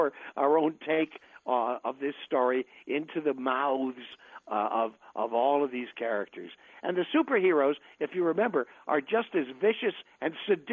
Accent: New York, United States; when I was a kid growing up in New York and practicing air raid drills on the weekends

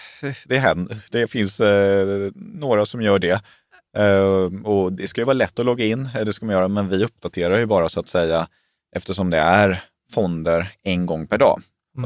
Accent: Småland, Sweden; Jag är ju smålänning i hjärtat.

